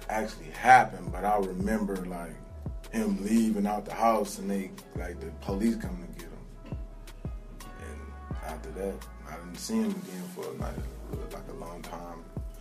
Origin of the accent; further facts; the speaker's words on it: Muskegon, Michigan, United States; I grew up on Southern in 428, a little bit down away from Muskegon High School.